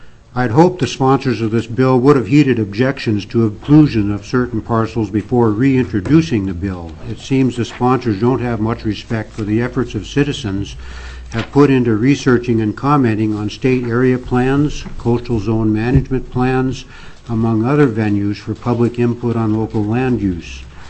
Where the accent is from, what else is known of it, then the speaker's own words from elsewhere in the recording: Ketchikan, Alaska, United States; I was born and raised in Ketchikan.